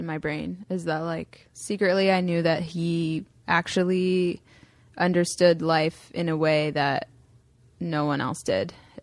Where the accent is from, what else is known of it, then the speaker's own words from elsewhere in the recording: Delaware, United States; Delaware.